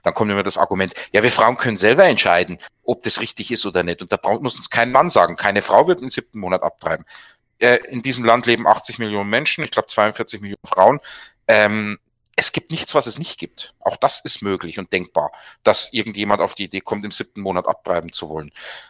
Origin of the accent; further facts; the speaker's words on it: Southern Germany, Germany; ich komme aus Süddeutschland.